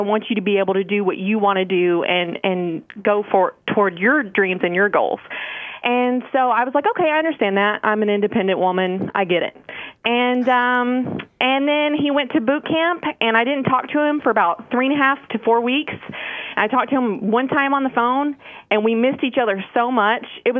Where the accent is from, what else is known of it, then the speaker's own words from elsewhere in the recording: Texas, United States; now in Alaska, United States; We were coming from Texas, sorry. So we're Texas high school sweethearts.